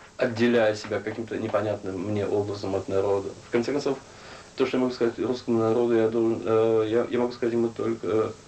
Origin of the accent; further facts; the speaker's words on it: Russia; now in United States; в Америке и так далее, и так далее, потому что английский далеко не мой родной язык. Но здесь несколько иная традиция, потому что в России мы все-таки все помним